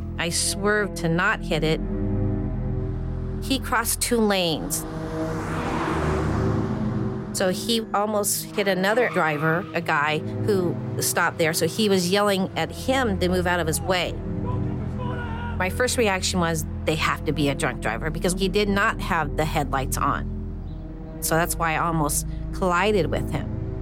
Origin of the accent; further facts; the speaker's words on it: Indianapolis, Indiana, United States; I have relatives in Elkhart, but I grew up in Indianapolis.